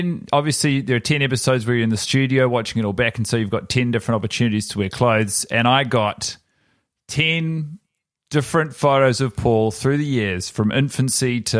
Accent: Wales, United Kingdom; I'm actually Welsh.

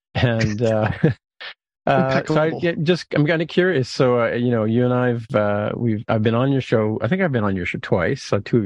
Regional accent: St. Catharines, Ontario, Canada; So I grew up in St. Catharines, Ontario, when I was, before our high school or early high school.

